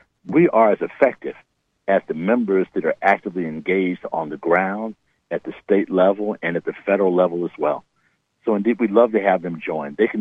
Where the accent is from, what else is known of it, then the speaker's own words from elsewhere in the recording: St. Louis, Missouri, United States; right next to my hometown of St. Louis, a place where I grew up and spent much of my misspent youth